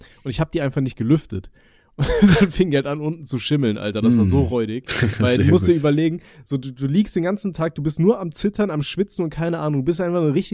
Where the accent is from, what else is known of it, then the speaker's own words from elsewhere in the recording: Aachen, North Rhine-Westphalia, Germany; Ich komme ja aus NRW, also aus Aachen ursprünglich. Da wurdest du ja von Kind auf, wurde es mit so Karnevalsmucke und so weiter zugeballert